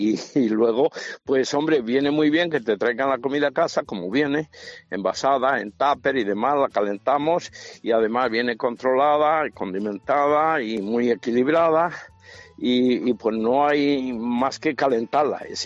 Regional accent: Ávila, Castile and León, Spain; yo soy de Ávila y bueno, pues nací, claro, en el siglo pasado, en los 73

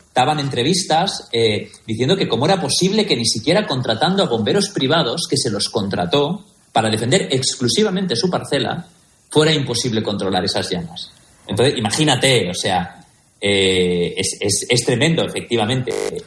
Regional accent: Valencia, Valencian Community, Spain; en Valencia, de donde yo soy

